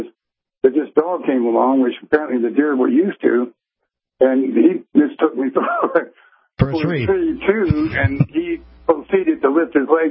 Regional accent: Michigan, United States; When I was a kid one time back home in Michigan, I was out in the woods and some deer out there.

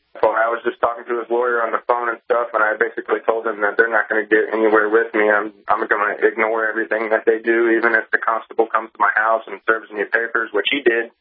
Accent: Dallas, Texas, United States; I'm from Dallas, Texas. I've been here my whole life

